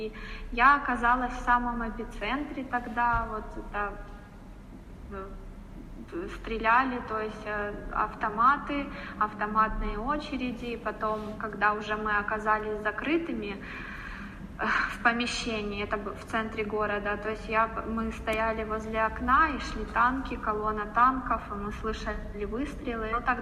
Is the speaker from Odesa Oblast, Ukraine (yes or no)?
no; Kharkiv, Kharkiv Oblast, Ukraine; moved away as an adult; now in Mariupol, Ukraine; Я из Харькова, да. Вот. Я вышла замуж, и мы приняли решение, что мы будем жить в Мариуполе.